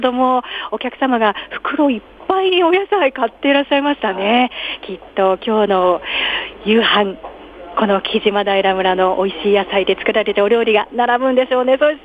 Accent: Tottori, Japan; 私鳥取県の出身なので

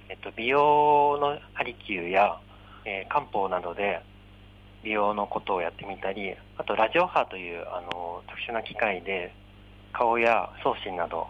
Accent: Chofu, Tokyo, Japan; 生まれも育ちも調布生まれで、 … 毛利元就に仕えてたみたいで、今だと島根県の方に名前としてはあるみたいです。

